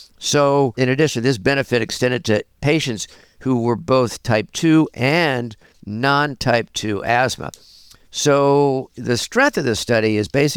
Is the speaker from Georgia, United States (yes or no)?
yes; Atlanta, Georgia, United States; I'm from Atlanta, and right now I'm an adjunct faculty at Emory